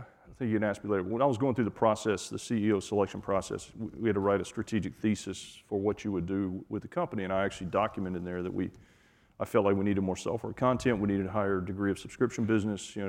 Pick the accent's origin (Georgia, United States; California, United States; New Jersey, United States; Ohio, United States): Georgia, United States; I am originally from Georgia, and I literally grew up on a small farm on a dirt road.